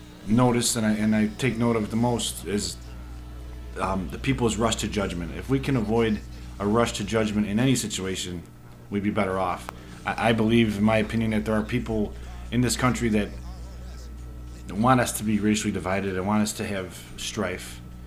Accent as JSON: {"language": "English", "town": "Chicago", "region": "Illinois", "country": "United States", "tie": "born or raised there", "said": "You know, I come from Chicago. I grew up in the 70s and 80s, and racial divide was obvious"}